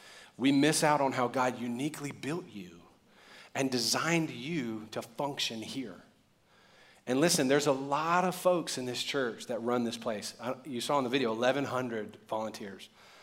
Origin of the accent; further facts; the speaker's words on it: New Orleans, Louisiana, United States; I'm from New Orleans. I'm allergic to cold, everybody. Who dat?